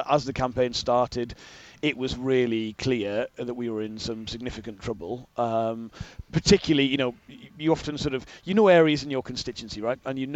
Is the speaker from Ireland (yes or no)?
no; England, United Kingdom; as a Northerner, I'd love to see